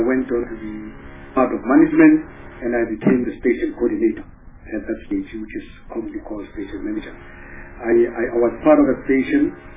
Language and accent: English; Rustenburg, North West, South Africa; Thereafter, I went home. I'm from Rustenburg.